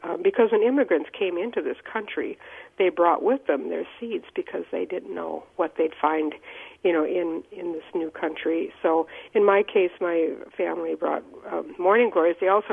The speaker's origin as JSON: {"language": "English", "region": "Iowa", "country": "United States", "tie": "born or raised there", "said": "Well, when I was growing up in Northeast Iowa, one of my favorite childhood memories was visiting my grandparents."}